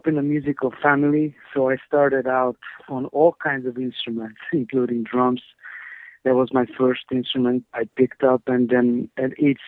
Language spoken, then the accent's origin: English; Hungary; now in Canada; Yes, I'm originally from Hungary, and I left Hungary in 1998. I immigrated to Canada.